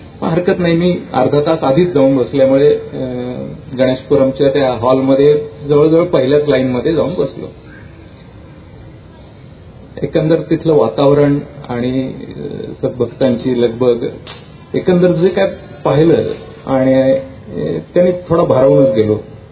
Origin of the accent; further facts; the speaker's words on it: Baramati, Maharashtra, India; मी बारामतीचा आहे